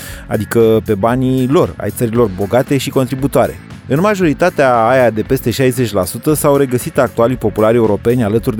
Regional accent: Romania; Vă spuneam că eu ca român sunt mai optimist.

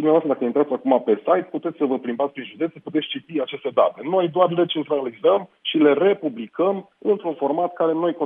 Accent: Sibiu, Sibiu County, Romania; sunt din Sibiu, verific Sibiu, Brașov, Cluj

